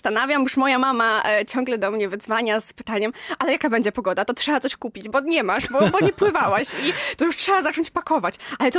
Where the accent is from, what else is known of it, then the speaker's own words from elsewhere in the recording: Lublin Voivodeship, Poland; Oczywiście jestem z okolic Lublina, więc mogłam pokazać moją rodzinną miejscowość